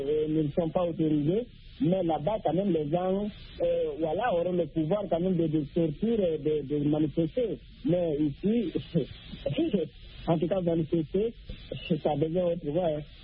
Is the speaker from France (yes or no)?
no; Guinea; surtout dans mon pays d'origine, la Guinée-Conakry